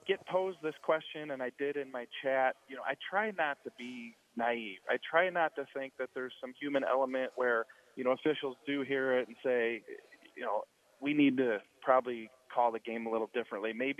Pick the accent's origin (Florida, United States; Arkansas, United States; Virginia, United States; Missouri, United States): Missouri, United States; St. Louis; I grew up in St. Louis. I've lived here my whole life. I'm a Cardinal fan at heart.